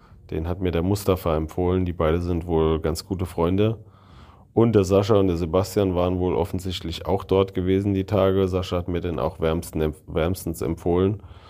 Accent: Germany; wie ich als Deutscher die Türkei sehe

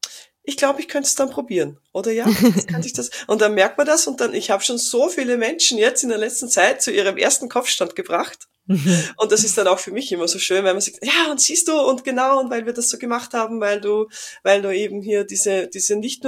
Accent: Austria; also ich bin ja aus Österreich

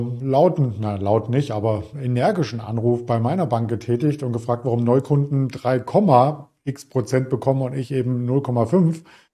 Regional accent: East Germany, Germany; Als Ossi kann ich ja nur sagen

